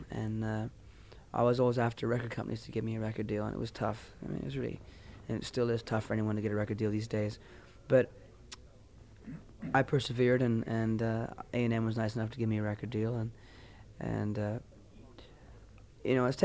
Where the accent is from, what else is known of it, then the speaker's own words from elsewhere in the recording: Canada; but in fact I'm Canadian.